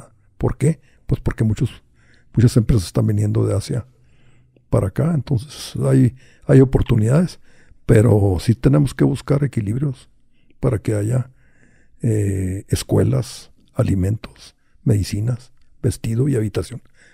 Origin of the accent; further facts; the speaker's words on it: Mexico; deberíamos tener el derecho como mexicanos de tener lo suficiente